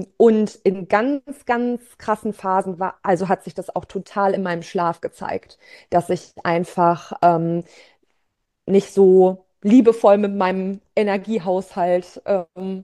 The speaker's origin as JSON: {"language": "German", "region": "Lower Saxony", "country": "Germany", "said": "Ich komme aus der Region Braunschweig-Salzgitter, also bin so im Norden von Deutschland verortet."}